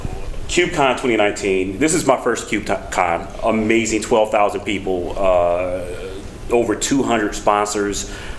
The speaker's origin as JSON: {"language": "English", "town": "Chicago", "region": "Illinois", "country": "United States", "said": "I'm in 64 degree weather, which is crazy for this time of year for me. I'm from Chicago."}